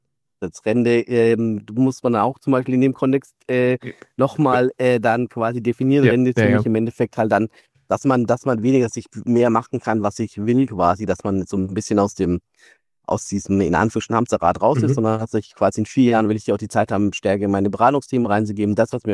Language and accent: German; Bavaria, Germany; ich komme ja aus Franken.